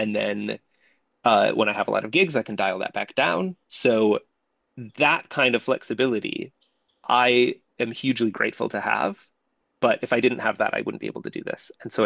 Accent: United States; now in United Kingdom; so I live in the UK and I'm from the States

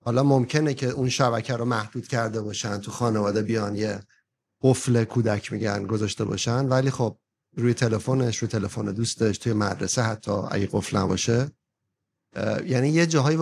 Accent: Iran; moved away; من 31 سال 32 سال خارج از ایرانم و خیلی هم فکر میکنم مستقلم تو فکر کردن. فکر میکنم، آدم بعدم میگه که چی فکر میکرد. اصلا مذهبی نیستم، اصلا اعتقادی نیستم

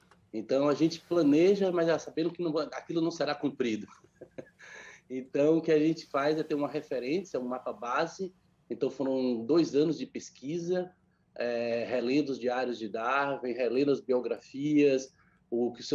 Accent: Salvador, Bahia, Brazil; eu cresci aí em Salvador, minha família toda do Recôncavo Baiano, eu estou sempre visitando a nossa terra

